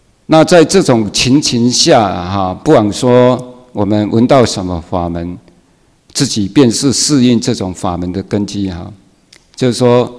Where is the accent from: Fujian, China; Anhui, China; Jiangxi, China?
Fujian, China; 而是我们福建人，